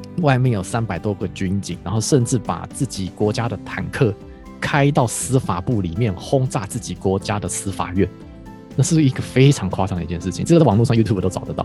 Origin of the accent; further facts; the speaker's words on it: Taiwan; 所以其实这个后面接下来就是我们台湾人可能比较理解的叫做白色恐怖